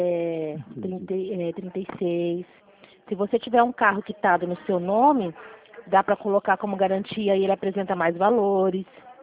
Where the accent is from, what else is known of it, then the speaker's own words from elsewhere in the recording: São Paulo, Brazil; dizem que eu sou paulista, porque paulistana é, paulistana é quem mora em São Paulo, capital, né? Não é assim que falam? E eu sou paulista.